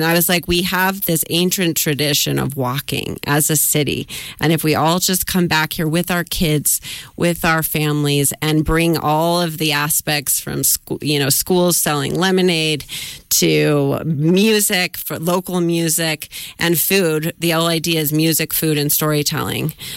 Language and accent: English; New Mexico, United States; And I found, as a, you know, a local kid who grew up here, back in my hometown doing interviews, that you are found, you're sort of in a new place.